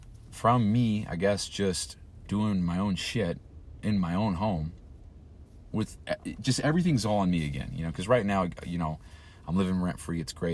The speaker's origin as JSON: {"language": "English", "region": "Utah", "country": "United States", "tie": "born or raised there", "said": "I grew up here in Utah, moved to St. George, Utah, which is 4 hours south, 5 hours south of here, moved to Phoenix, moved again pretty much to Glendale, moved again to Parker, Colorado, moved again back here to West Haven, Utah"}